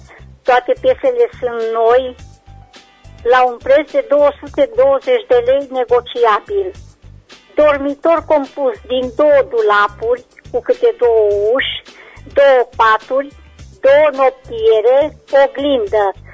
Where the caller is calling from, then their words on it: Reșița, Caraș-Severin, Romania; din Reșița